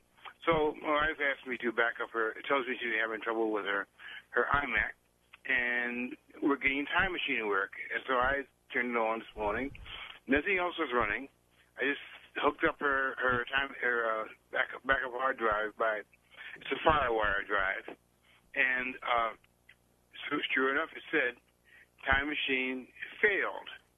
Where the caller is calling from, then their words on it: Buffalo, New York, United States; Calling from Buffalo.